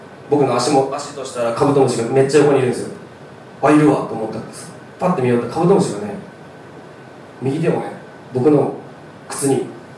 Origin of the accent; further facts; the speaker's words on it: Fukuoka, Japan; 福岡県福岡市から来ました